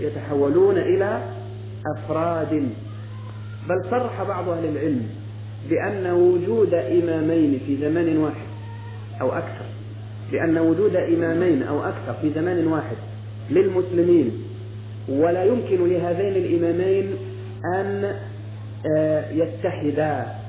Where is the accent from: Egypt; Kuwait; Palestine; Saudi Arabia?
Egypt; فأنا مصري أعيش في مصر